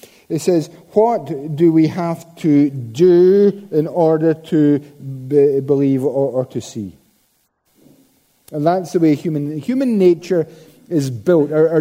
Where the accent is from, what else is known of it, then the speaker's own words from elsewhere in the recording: Scotland, United Kingdom; We are Scottish. Many of us, most of us, we're naturally cynical and sarcastic.